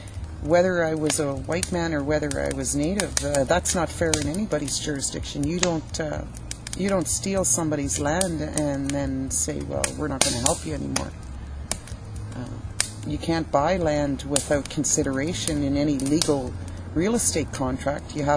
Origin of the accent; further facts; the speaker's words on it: British Columbia, Canada; being that I came from Vancouver Island, across Canada, it's the same problem.